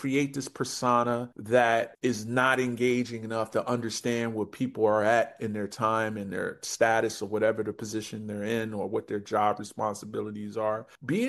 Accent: Newark, New Jersey, United States; I'm a kid from the hood. I'm from Newark, New Jersey.

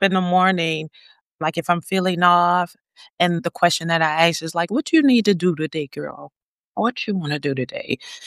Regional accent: New Orleans, Louisiana, United States; You know, I'm from New Orleans, so we don't always pronounce our words

